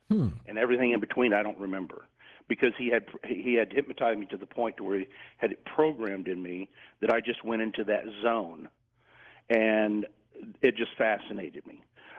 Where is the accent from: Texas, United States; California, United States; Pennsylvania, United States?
Texas, United States; You know, it happened when I was a kid, growing up in Texas, and I started martial arts when I was 11, and I started competing kickboxing around the state of Texas when I was 16, 17 years old.